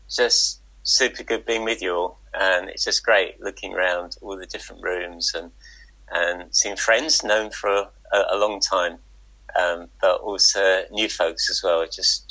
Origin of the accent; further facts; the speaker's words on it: London, United Kingdom; I grew up in North London, home of a very important and good football team, and I was a post-war child